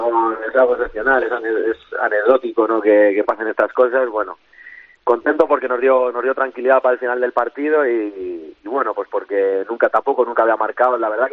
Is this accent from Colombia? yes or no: no; Guadalajara, Castilla-La Mancha, Spain; No, soy de Guadalajara.